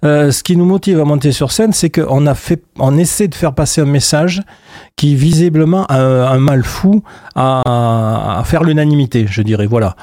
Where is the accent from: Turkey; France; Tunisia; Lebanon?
France; Occitanie; En tant qu'Occitan, on voit pas un groupe chanter en Occitan dans une boîte de nuit.